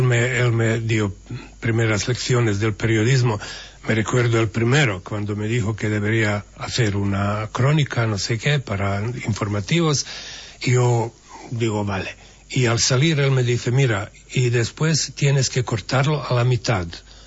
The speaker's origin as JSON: {"language": "Spanish", "town": "Sarajevo", "region": "Federation of Bosnia and Herzegovina", "country": "Bosnia & Herzegovina", "tie": "born or raised there", "second_language": "Spanish", "said": "se oía solo en Sarajevo, porque soy hijo de Sarajevo, del centro de Sarajevo"}